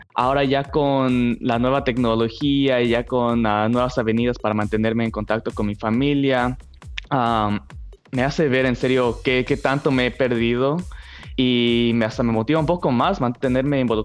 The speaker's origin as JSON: {"language": "Spanish", "country": "Mexico", "said": "votando como mexicano al exterior va a ser honestamente una nueva experiencia para mí."}